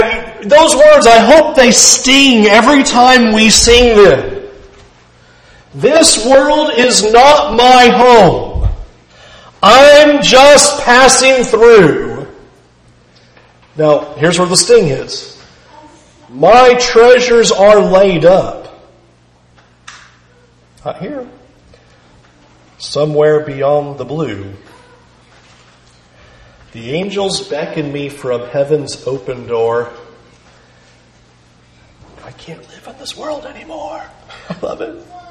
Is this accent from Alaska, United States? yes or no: no; San Diego, California, United States; now in Kentucky, United States; I am from California. I know I'm here in Kentucky, but I don't belong here. I belong in San Diego. I belong in California.